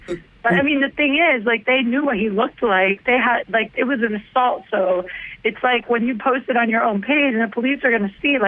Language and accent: English; Ohio, United States; I'm from Ohio.